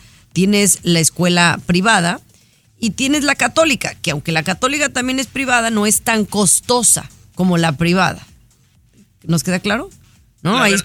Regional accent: Mexico; yo voy a hablar de mi experiencia como mexicana en México. La educación pública yo la tuve hasta la prepa, desde el kinder hasta la prepa.

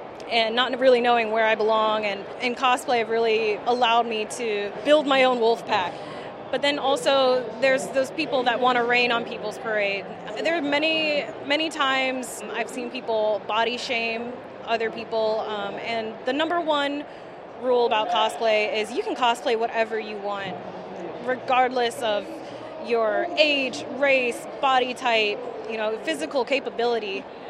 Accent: Virginia Beach, Virginia, United States; I'm a cosplayer from Virginia Beach, Virginia. I'm dressed as Psylocke from the X-Men. I'm half Filipino and half white.

